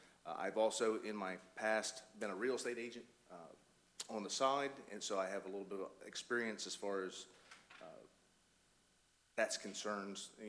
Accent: Delaware, United States; I've been born and raised in Sussex County for 51 years now.

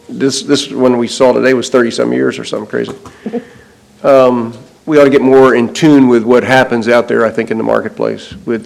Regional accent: Seaford, Delaware, United States; I grew up in Seaford.

